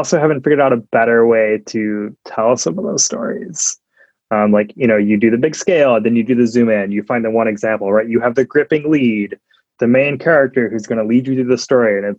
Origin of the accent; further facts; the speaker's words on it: Georgia, United States; I'm from Georgia